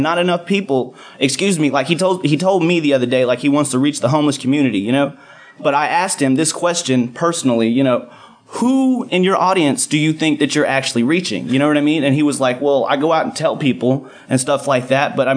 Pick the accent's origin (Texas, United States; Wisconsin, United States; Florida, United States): Texas, United States; Houston; now in Dallas, United States; I'm from Houston, but I'm a Dallas native now. I've been here for 4 years